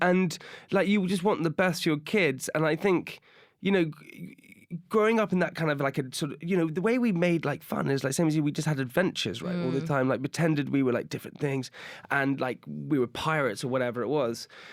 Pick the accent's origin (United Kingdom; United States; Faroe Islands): United Kingdom; South Farm, South West England; I grew up in the countryside. I grew up just in a place called South Farm, which is near Swindon in the countryside, until I was about 7 years old.